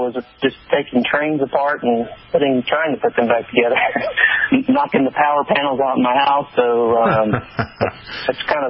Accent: North Carolina, United States; Okay, well, I grew up here in North Carolina, and I've been planted here for a while.

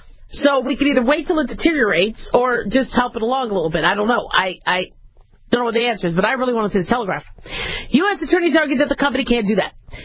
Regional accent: the West, United States; But, you know, to me, growing up in the West, you know, nothing was older than, like, the 1940s from most of the places where I lived. Even though, yeah, L.A. was around before then

